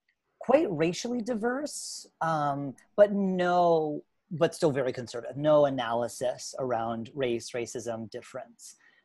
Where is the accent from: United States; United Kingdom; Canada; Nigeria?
Canada; born there; Well, I'm Canadian by birth.